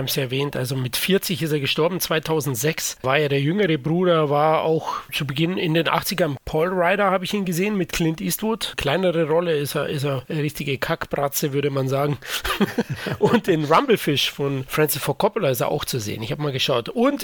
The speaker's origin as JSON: {"language": "German", "country": "Germany", "said": "Ich bin Deutscher"}